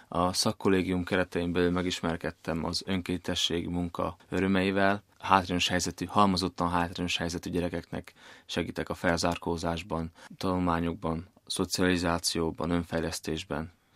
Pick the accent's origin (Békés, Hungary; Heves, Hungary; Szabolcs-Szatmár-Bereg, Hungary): Szabolcs-Szatmár-Bereg, Hungary; Mátészalka; born there; now in Fábiánháza, Hungary; Máté Szalkán születtem, 22 éves vagyok, Fábiánházán lakom, Szabolcs-Szatmár-Berekben egyébben ez egy kis település.